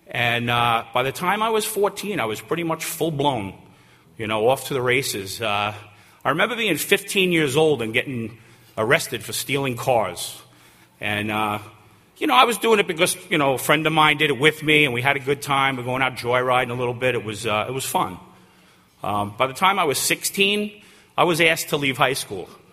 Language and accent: English; Centereach, New York, United States; also born or lived in Riverhead; I grew up in Center Reach, but then I ended up moving out to Riverhead because I met a woman, and I ended up getting sober out in Riverhead.